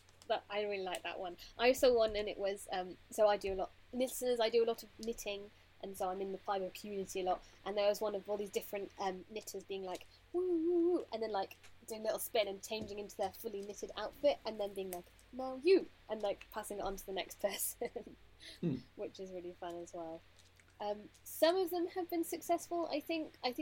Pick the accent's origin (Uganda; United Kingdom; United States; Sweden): United Kingdom; England; I'm English